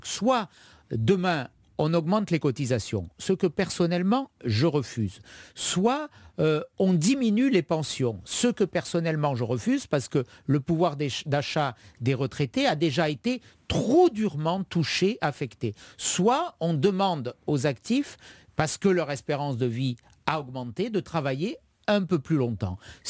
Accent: Nice, Provence-Alpes-Côte d'Azur, France; born there; je suis né à Nice, j'aime ma ville, je veux le meilleur pour elle.

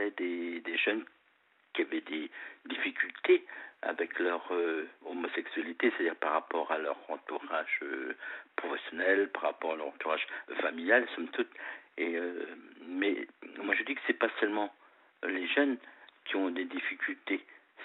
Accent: Brittany, France; Je suis des Côtes d'Armor, voilà, originaire des Côtes d'Armor.

